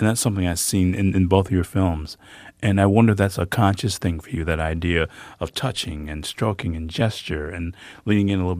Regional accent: Michigan, United States; I'm from Michigan. I know that's the case.

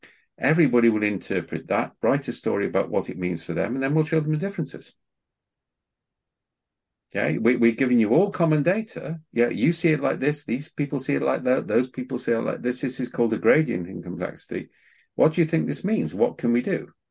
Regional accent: Wales, United Kingdom; So we're both Welsh. We can both come from South Wales.

